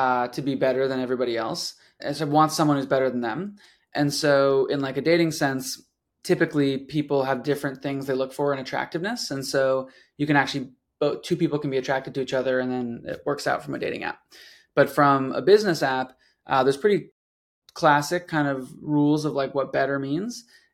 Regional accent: Denver, Colorado, United States; Yeah, so I grew up in Denver, Colorado, was more of a mountain kid

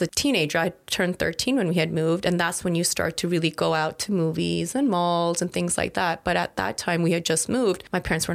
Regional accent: Toronto, Ontario, Canada; So elementary school, my brother and I were the only Indians in the school. Wow. We grew up in Toronto.

